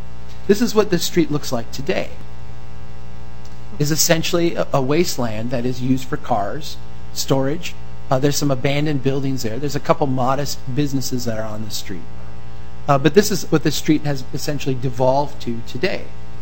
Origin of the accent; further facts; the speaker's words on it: Brainerd, Minnesota, United States; This is again in my hometown of Brainerd.